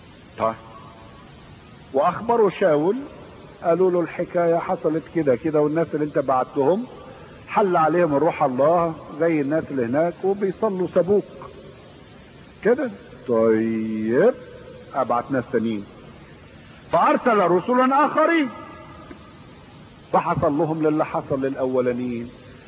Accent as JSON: {"language": "Arabic", "country": "Egypt", "said": "قبل السد العالي عندنا في مصر كان النيل يجي يغرق البلاد"}